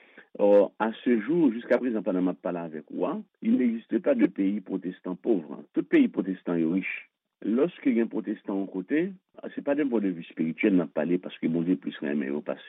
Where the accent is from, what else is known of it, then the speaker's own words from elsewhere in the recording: Haiti; C'est pas que c'est tant moi-même personnellement en tant qu'haïtien.